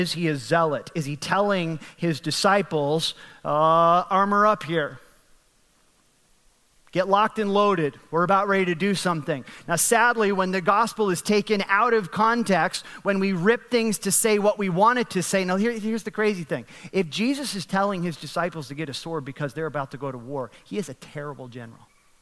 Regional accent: United States; Now I have to speak as an American. We're preaching the gospel in America right now.

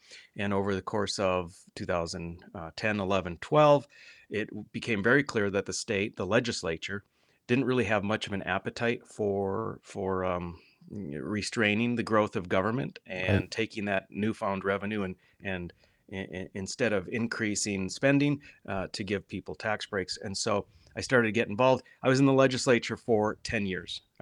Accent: Mandan, North Dakota, United States; Well, I'm originally from Mandan. So grew up in Mandan, North Dakota, graduated high school there.

